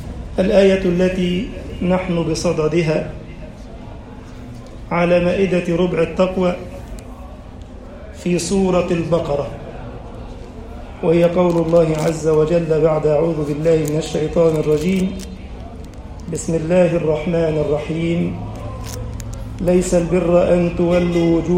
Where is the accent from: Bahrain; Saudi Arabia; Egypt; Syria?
Egypt; اللهم اجعل بلدنا مصر أمنا أمانا